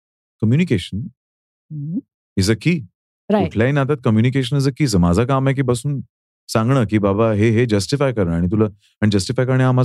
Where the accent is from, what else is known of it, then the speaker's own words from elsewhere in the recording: Maharashtra, India; मी एक साधा मराठी मुलगा आहे